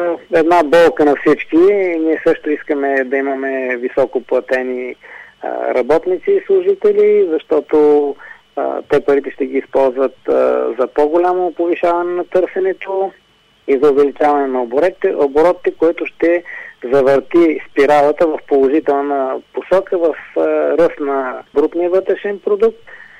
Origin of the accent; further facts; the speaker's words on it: Blagoevgrad, Blagoevgrad Province, Bulgaria; born there; Аз случайно или не, но съм роден в Благоевград.